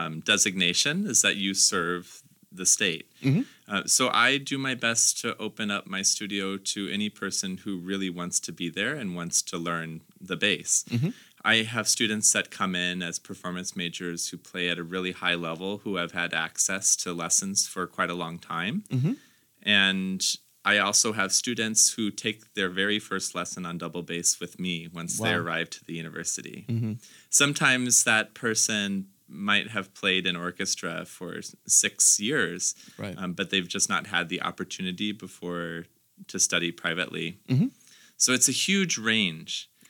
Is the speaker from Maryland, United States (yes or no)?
no; Davenport, Iowa, United States; also born or lived in Rock Island; It pays homage to where I'm from here in the Quad Cities. I was born in Rock Island and went home to Davenport.